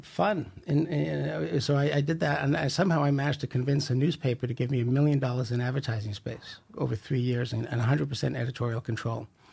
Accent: Canada; Thankfully, because we're Canadian, you know, there's only so many riots we could do.

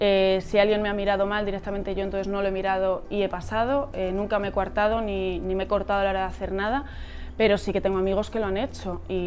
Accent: Segovia, Castile and León, Spain; soy muy segoviana, entonces tengo un carácter muy seca, que luego me regañan cuando voy para allá, pero es verdad, soy muy castellana

